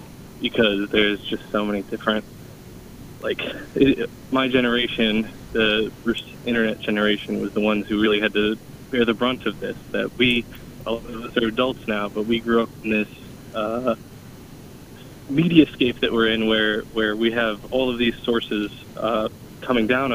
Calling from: New York, United States; I'm calling in from Long Island, New York.

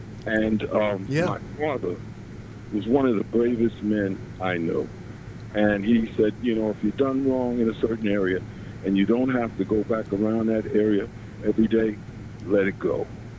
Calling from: New York City, New York, United States; I'm calling from New York City.

